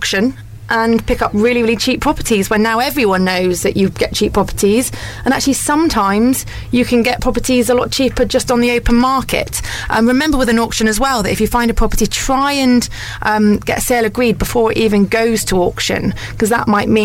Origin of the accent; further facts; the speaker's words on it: South West England, United Kingdom; I'm a bit biased here because I'm from Somerset